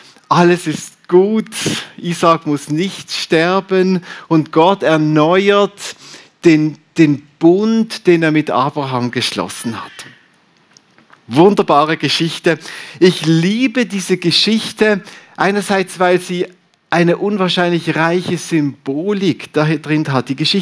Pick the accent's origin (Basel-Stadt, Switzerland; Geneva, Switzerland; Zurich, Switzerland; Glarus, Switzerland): Basel-Stadt, Switzerland; Riehen; now in Steffisburg, Switzerland; ich bin seit 6 Jahren in Steffisburg zu Hause. Vorher haben wir in Rieche gewohnt, also ich bin ein Basler, Rieche bei Basel. Und habe immer noch ein bisschen Mühe mit dem Dialekt. Immer wenn ich versuche, Berndeutsch zu reden